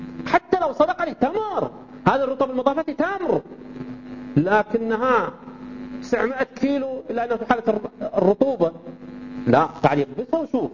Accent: Al-Ahsa, Eastern Province, Saudi Arabia; بينما مثل التمر المنشف اللي عندنا في الأحساء

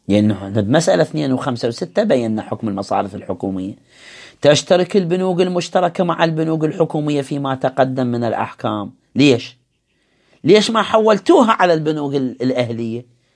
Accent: Iraq; احنا في العراق

